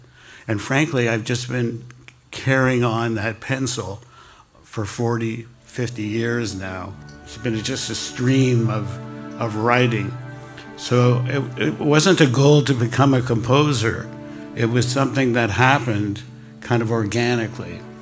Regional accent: Toronto, Ontario, Canada; I grew up in Canada, in Toronto.

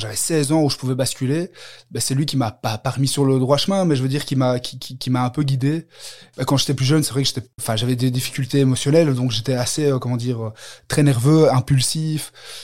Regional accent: Brussels, Belgium; Je viens de Belgique, de Bruxelles.

